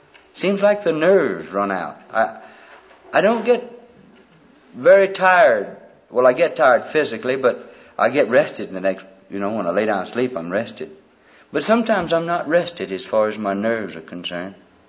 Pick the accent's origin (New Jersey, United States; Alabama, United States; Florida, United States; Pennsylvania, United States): Alabama, United States; moved away; I was born and raised in Alabama, and my wife is from Minnesota. Both of our children were born in California, and we live in Colorado.